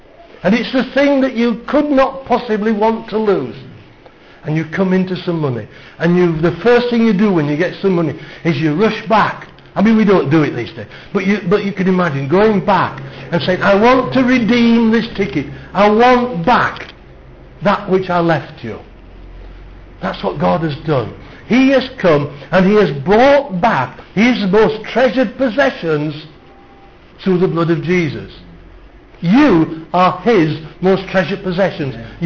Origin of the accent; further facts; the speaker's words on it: United Kingdom; You know, at some point we're going to have to stop being British.